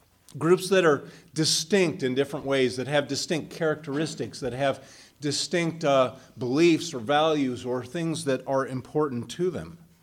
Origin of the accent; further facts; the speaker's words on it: Denver, Colorado, United States; I grew up in Denver. I'm a Broncos fan.